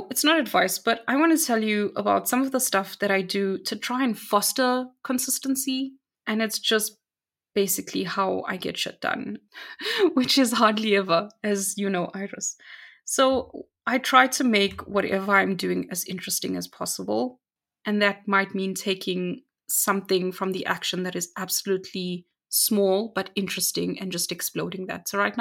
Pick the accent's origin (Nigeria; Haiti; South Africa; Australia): South Africa; especially if you're from South Africa. Do not eat the frog. That's where I'm from.